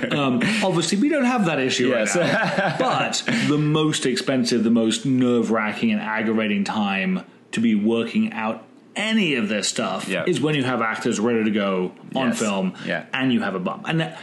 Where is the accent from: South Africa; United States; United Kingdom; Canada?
United Kingdom; I'm British. What do we know?